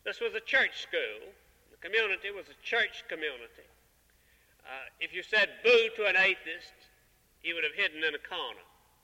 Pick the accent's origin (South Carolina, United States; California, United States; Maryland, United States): South Carolina, United States; The community in which I grew up in South Carolina was not Christendom, but it was Protestantdom.